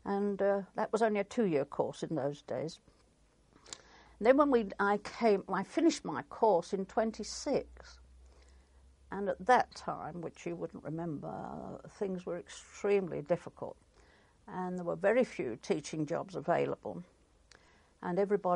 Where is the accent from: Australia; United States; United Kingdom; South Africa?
United Kingdom; Bromley, London; In Bromley in Kent. Although I was born in London, but we'd gone to London when I was about 11, and I was attending this little church school